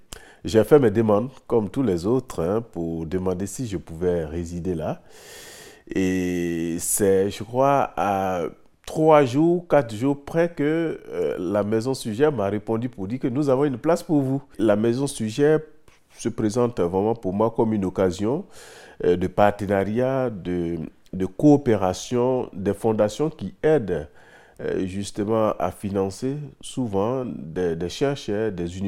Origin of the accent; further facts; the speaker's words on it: Côte d’Ivoire; je viens de la Côte d'Ivoire.